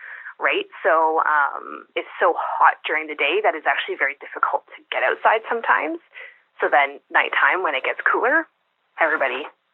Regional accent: Canada; And even more amazing for us, because we're Canadian, is that they had a Tim Hortons.

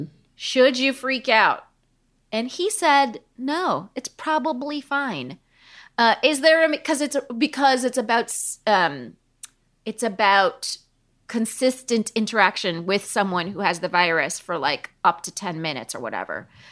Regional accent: New York, United States; he answered a couple of questions that I thought were so important for me to understand as a New Yorker.

